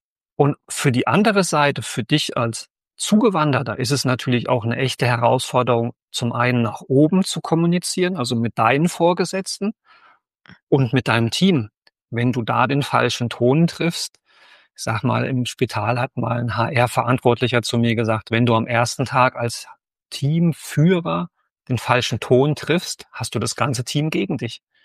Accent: Germany; Und für mich als Deutscher heißt Weiterentwicklung, ich bin zufrieden in der Firma.

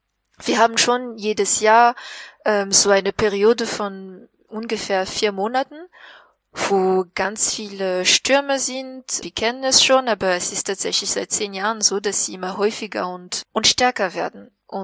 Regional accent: southeast, Madagascar; Ich komme, wie gesagt, aus dem Südosten und das ist die Nachbarregion von der Region Anjui, heißt es.

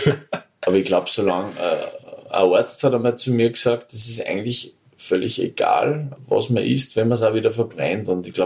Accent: Austria; bei uns in Österreich

